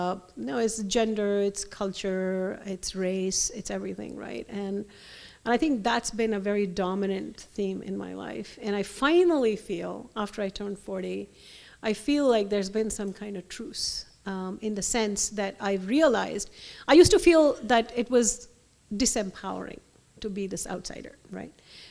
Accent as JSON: {"language": "English", "region": "Delhi", "country": "India", "tie": "born or raised there", "said": "So my family is from the south of India. We're South Indians, and I grew up in Delhi, which is the north, which is culturally quite distinct."}